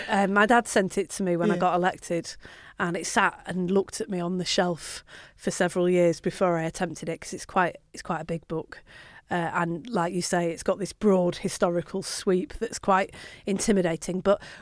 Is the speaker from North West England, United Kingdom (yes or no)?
yes; Manchester, North West England, United Kingdom; born there; When I was born in Manchester